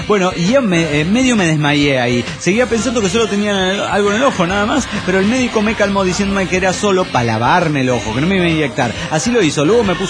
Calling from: Villahermosa, Tabasco, Mexico; de Villahermosa, Tabasco, México.

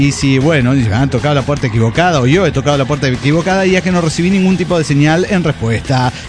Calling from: Mexico City, Mexico; del Distrito Federal Mexicano.

